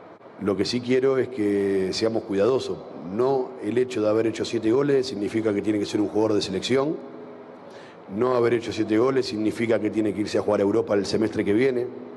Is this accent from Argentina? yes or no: yes; Argentina; now in Mexico; quizás porque soy argentino y vengo de un país donde un futbolista que hace 7 goles en Boca, en River o en cualquier equipo, no se reclama que vaya a la selección.